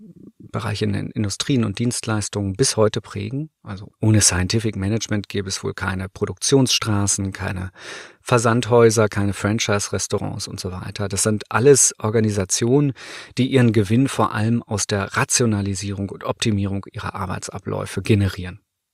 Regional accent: Northern Germany, Germany; Ich komme ja aus Norddeutschland

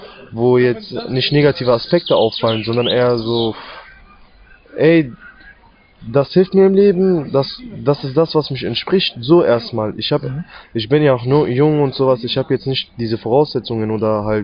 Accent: Cologne, North Rhine-Westphalia, Germany; born there; geboren in Köln, 16 Jahre alt.

